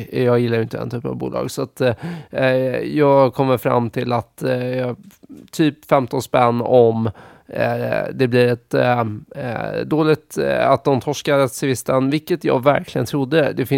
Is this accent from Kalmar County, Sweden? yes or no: no; Gothenburg, Västra Götaland County, Sweden; jag inser att jag pratar lite stockholmska. Men jag är ju från Göteborg, så att, jag är ju till och med mer Göteborg än vad du är.